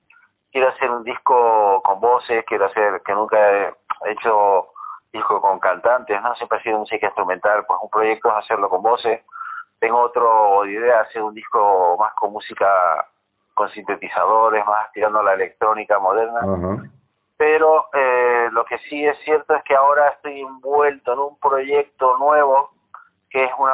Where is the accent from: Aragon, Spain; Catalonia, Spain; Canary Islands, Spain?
Canary Islands, Spain; Tenerife; also born or lived in Valencia; mi padre ya vivía aquí en Canarias y mi madre también. Lo que pasa es que mi madre casualmente estaba en Valencia y cuando ya tenía un mes ya viajé para Tenerife y ya me crié aquí en Tenerife.